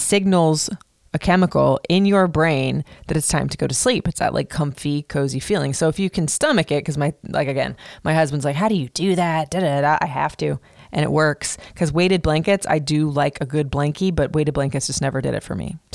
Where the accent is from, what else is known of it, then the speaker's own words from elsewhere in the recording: Florida, United States; growing up in Florida, my childhood when things weren't stressful and, well, they were, but whatever, that I would listen to either the ocean or the sound of the rain